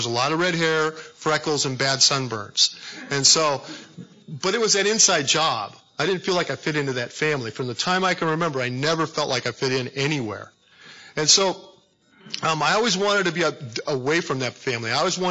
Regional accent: California, United States; I was born and raised down there in Southern California.

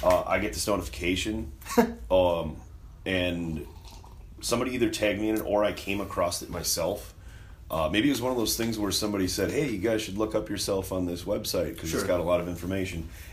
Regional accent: United States; Being an American, I feel like I need to just say Stainsbury.

